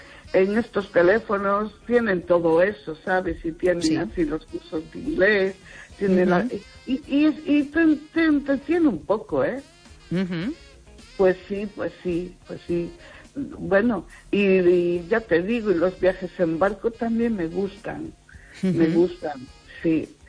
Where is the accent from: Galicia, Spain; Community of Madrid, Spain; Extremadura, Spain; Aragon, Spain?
Galicia, Spain; Vigo